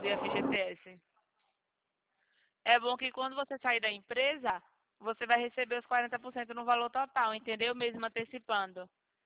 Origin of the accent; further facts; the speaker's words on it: Maceió, Alagoas, Brazil; now in São Paulo, Brazil; a voz do sotaque que eu achei parecido com o meu, eu sou de Maceió. Só que eu tô em São Paulo, né? Trabalhando.